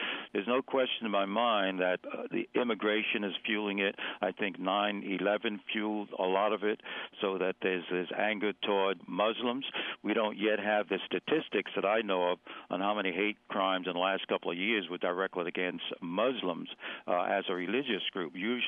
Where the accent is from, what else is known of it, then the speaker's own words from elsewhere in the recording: New York City, New York, United States; I grew up in East Harlem, New York City, which is Spanish Harlem, and I remember growing up the conflicts between Puerto Ricans and blacks in that community